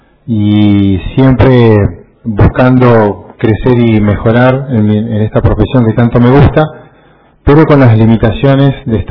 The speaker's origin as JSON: {"language": "Spanish", "country": "Argentina", "tie": "born or raised there", "said": "secundario en ese lugar y mi vida deportiva también prácticamente la hice en ese lugar, y al estar tan cerca mi pueblo de Comodoro Rivadavia hace que me sienta muy cómodo en ese contexto."}